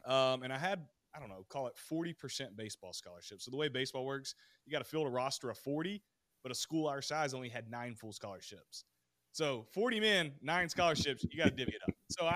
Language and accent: English; South Carolina, United States; Then, of course, I'm from South Carolina, so you have to have a jacked up truck.